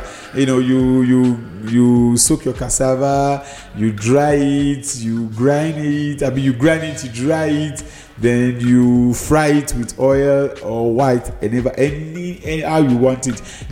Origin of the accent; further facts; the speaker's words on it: Nigeria; I'm from Nigeria.